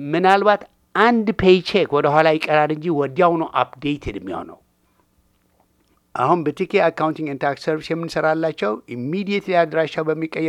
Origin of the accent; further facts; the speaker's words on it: Tigray, Ethiopia; ትግርኛ የትግራይ ሰው ነኝ እኔ። ትግርኛም አማርኛም ሙራግኛም ወዳለሁ።